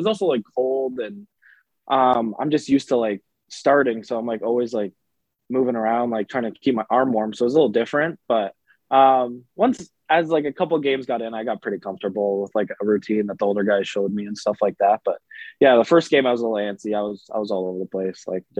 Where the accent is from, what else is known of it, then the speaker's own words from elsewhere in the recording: Kingston, Ontario, Canada; now in United States; I chose Niagara. It's very close to my hometown of Kingston.